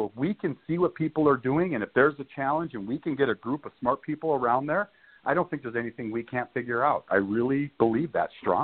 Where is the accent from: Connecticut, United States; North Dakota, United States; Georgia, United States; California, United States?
North Dakota, United States; growing up in North Dakota, the frigid below freezing temperatures and wind chills.